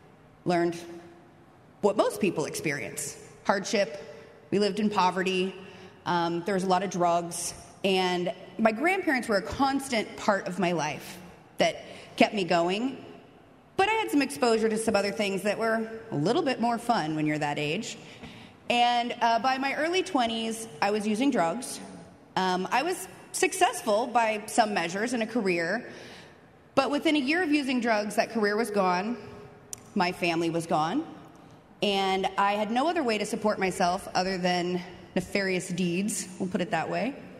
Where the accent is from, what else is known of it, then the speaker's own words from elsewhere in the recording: United States; I was born and raised out here in Columbia County in a very unique situation, actually.